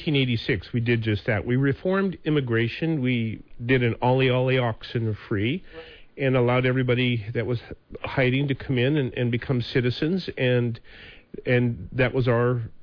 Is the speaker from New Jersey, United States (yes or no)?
no; Montana, United States; careful, girl. I'm from Montana.